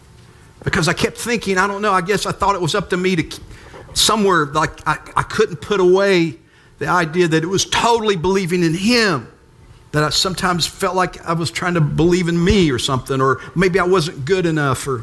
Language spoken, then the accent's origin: English; Wayne, Michigan, United States; also born or lived in Bristol, Virginia; So we moved from Bristol, Virginia to Wayne, Michigan, outside of Detroit with my aunt.